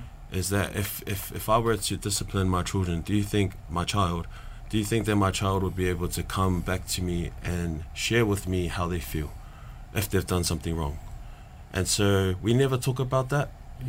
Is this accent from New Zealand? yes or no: yes; New Zealand; yeah, it is harder than the raising it growing up in New Zealand and kind of fending for your family first